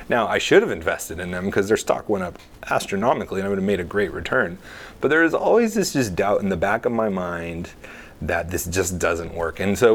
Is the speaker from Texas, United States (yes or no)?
yes; Austin, Texas, United States; I came from Austin, Texas, in that little liberal enclave that they have there in Texas.